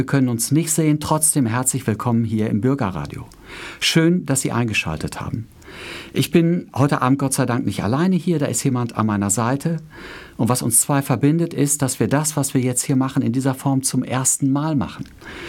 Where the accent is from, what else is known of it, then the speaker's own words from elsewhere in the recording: Lippstadt, North Rhine-Westphalia, Germany; born there; Ich bin gebürtiger Lippstädter.